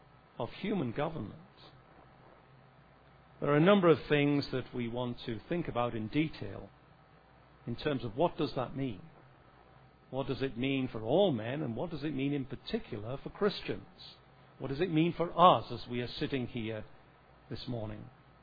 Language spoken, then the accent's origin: English; England, United Kingdom; now in United States; I somewhat quake here, standing here as an Englishman preaching this sermon to Americans.